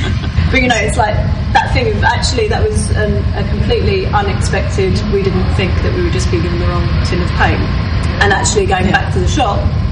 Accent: England, United Kingdom; And being English and really time conscious, we made this timetable that we would be done in like 2 days.

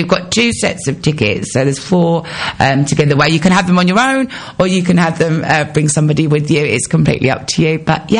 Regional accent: East of England, United Kingdom; We're from Essex, so come on, we're going to bring the fun, right?

